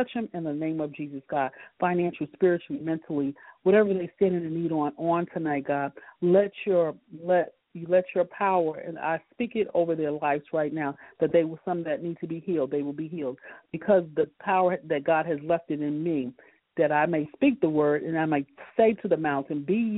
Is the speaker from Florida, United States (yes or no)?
yes; Miami, Florida, United States; You know, I'm from Miami, Florida, haven't been there in years. But I can remember as a little girl, when the storm came, that the palm trees were still standing.